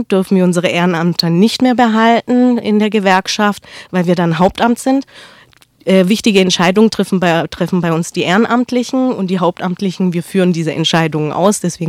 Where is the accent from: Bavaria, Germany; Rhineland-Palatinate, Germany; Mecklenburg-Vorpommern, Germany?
Bavaria, Germany; Neu-Ulm; also born or lived in Ulm; ich bin gebürtige Ulmerin, bin in Neu-Ulm in Bayern aufgewachsen. Deswegen, naja, gehöre ich nach Baden-Württemberg, Bayern.